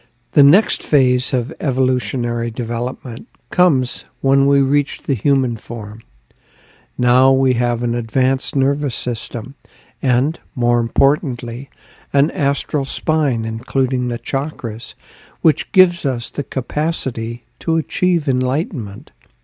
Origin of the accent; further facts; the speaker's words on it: Decorah, Iowa, United States; I grew up in Decorah, Iowa, and across from our house was a large park